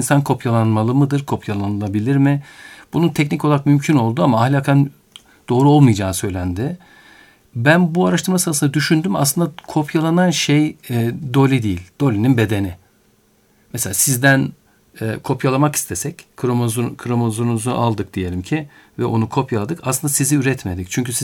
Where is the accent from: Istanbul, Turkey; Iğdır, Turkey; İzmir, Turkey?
Iğdır, Turkey; ben Iğdırlıyım, orada doğdum ve büyüdüm.